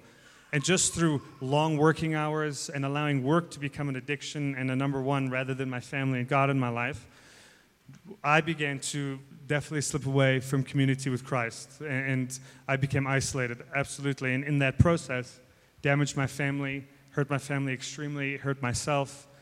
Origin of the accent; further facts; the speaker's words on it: Wisconsin, United States; So I come from Wisconsin, so I get to read you a Native American story.